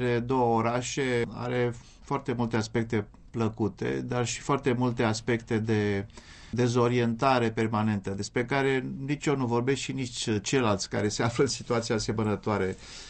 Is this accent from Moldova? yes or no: no; Romania; moved away; fie că scriam în olandeză, în engleză sau în franceză, sau vorbeam aceste limbi, eu le făceam tot ca un român